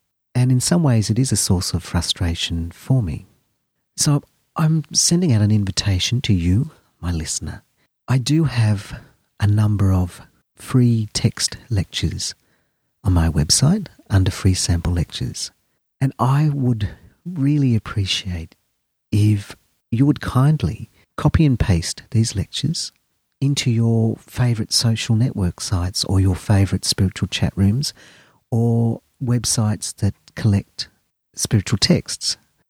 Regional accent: Australia; from Australia.

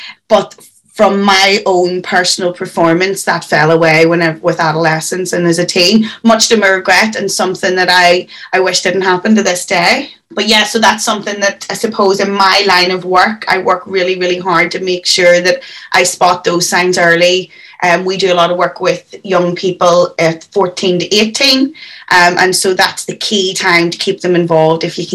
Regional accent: Belfast, Northern Ireland, United Kingdom; I grew up in West Belfast, so I was born in 1988, and let's just say that things were slightly turbulent in where I was born in those days. So I grew up in West Belfast and was just surrounded by traditional Irish music.

